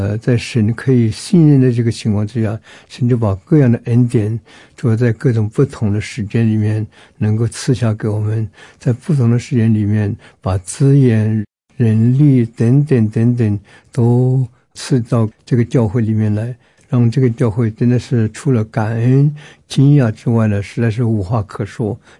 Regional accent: Myanmar; now in Taiwan; 我是来自于缅甸，民国54年来，那么在师大读书，那么58年毕业

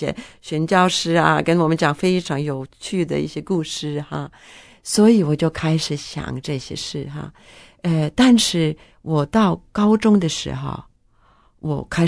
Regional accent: Norway; Chinese is a second language; 他听我是挪威人

